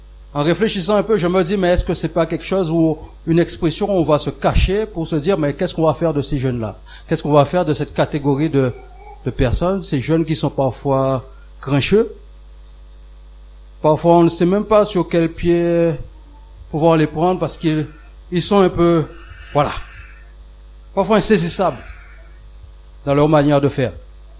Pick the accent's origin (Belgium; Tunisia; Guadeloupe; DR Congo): Guadeloupe; Alors, nous venons de la Guadeloupe.